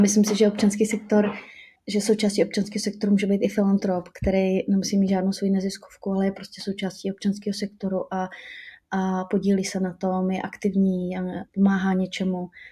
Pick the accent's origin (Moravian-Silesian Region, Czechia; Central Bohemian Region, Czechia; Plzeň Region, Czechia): Central Bohemian Region, Czechia; Lužná; protože pocházím z vesnice, z Lužní u Rakovníka